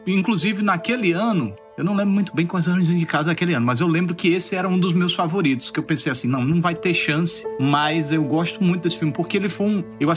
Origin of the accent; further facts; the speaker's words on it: Alagoas, Brazil; accent: nordestino; now in Rio de Janeiro, Brazil; eu cheguei no Rio de Janeiro, vou neutralizar o meu sotaque. Eu sou de Alagoas, vou neutralizar o meu sotaque.